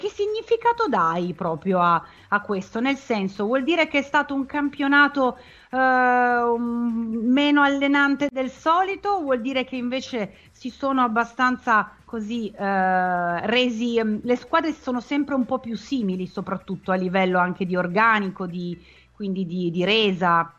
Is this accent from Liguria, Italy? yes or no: yes; Genoa, Liguria, Italy; vengo da Genova.